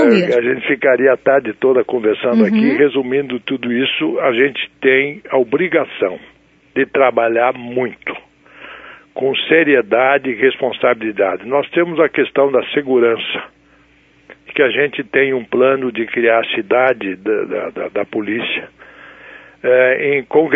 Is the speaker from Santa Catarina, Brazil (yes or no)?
no; Paraná, Brazil; also born or lived in Rio Grande do Sul; Vim para o Paraná ainda criança para fazer, na época, então, o ginásio científico e fiquei aqui no estado